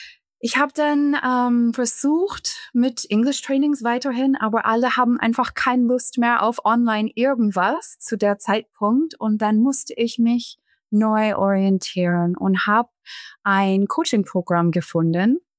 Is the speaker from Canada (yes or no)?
yes; Canada; now in Friedrichshafen, Germany; ich bin Kanadierin und wohne jetzt in Friedrichshafen am Bodensee mit meinem Mann, Sohn und Hundin.